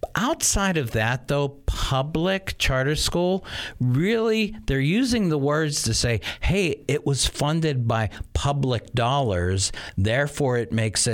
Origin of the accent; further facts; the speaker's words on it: Wisconsin, United States; The last time I had you on was because in my home state here in Wisconsin, we were debating the public charter school language